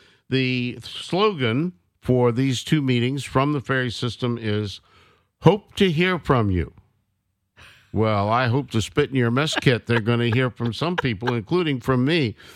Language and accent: English; the South, United States; what you and I grew up with gizzards in the South.